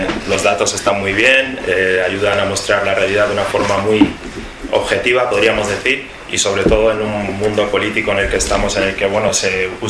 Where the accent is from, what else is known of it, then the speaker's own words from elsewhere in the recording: Huesca, Aragon, Spain; tengo 21 años, estudio periodismo en la Universidad Complutense de Madrid y, como ya habréis notado todos en mi acento, soy de Huesca de toda la vida.